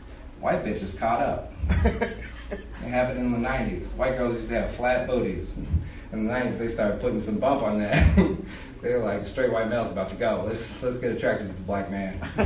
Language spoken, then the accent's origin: English; Colorado, United States